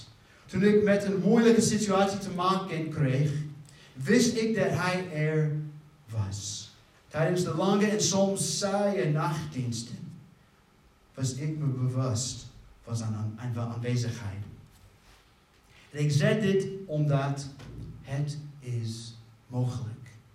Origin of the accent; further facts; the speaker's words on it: Texas, United States; Dutch is a second language; ik kom niet uit Nederland. Je hoort het zo. Ik kom uit Texas.